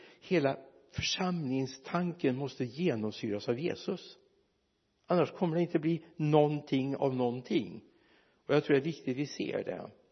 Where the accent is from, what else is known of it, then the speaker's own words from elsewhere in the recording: Mariestad, Västra Götaland County, Sweden; när jag spelade handboll en gång i tiden, hemma i Mariestad